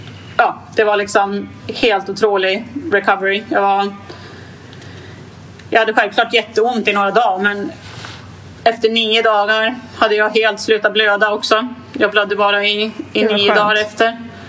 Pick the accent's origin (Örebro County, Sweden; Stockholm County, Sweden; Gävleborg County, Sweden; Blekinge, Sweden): Gävleborg County, Sweden; Gävle; Min partner är från Helsingborg och jag är från Gävle.